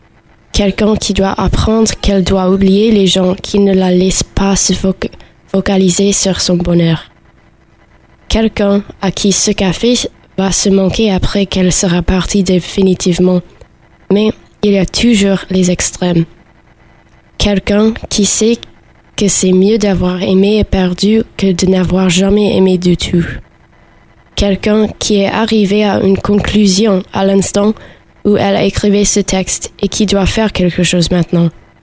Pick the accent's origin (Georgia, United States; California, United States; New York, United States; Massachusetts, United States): New York, United States; French is a second language; moved away as an adult; also born or lived in Maine / New Hampshire / Philadelphia; now in Tours, France; Je viens de New York, du Maine, du New Hampshire et de Philadelphie, et maintenant je viens aussi de Tours. Je suis une tourangelle de 19 ans